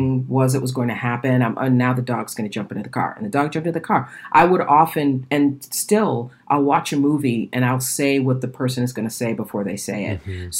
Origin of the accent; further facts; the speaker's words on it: Boston, Massachusetts, United States; So I'm from Boston. So at the time I was speaking at Boston Partners in Education